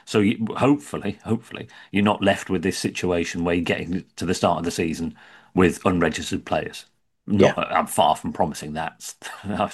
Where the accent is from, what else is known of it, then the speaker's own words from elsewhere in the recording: England, United Kingdom; we can't talk, we're English.